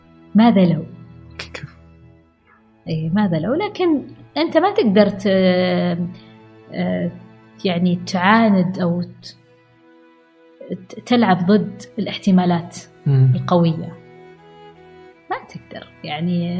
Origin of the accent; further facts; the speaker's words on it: Al-Ahsa, Eastern Province, Saudi Arabia; الأحساء تركض، أنا بنت الأحساء